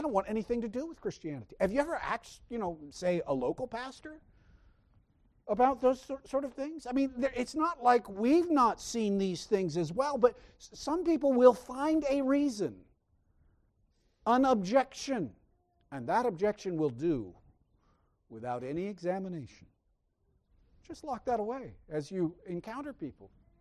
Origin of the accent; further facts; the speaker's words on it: Georgia, United States; also born or lived in Idaho; Just as I tell people I'm from Georgia, because that's where I was raised mostly, though I was actually born in Idaho, of all places, lived there about 5 weeks.